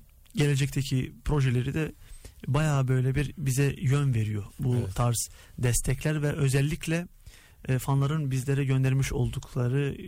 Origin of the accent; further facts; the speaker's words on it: Skopje, North Macedonia; Ben Üsküplü olduğum için Makedonya Üsküplüyüm aslım.